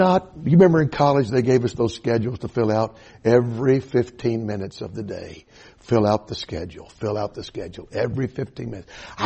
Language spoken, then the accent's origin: English; Atlanta, Georgia, United States; My hometown is Atlanta. It's going up in flames. My uncle still lives down there